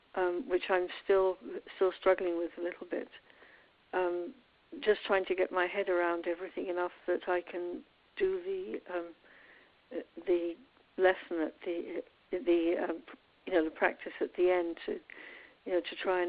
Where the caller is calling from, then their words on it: Belle Island, Newfoundland and Labrador, Canada; I'm calling from Newfoundland in Canada, in a place called Belle Island.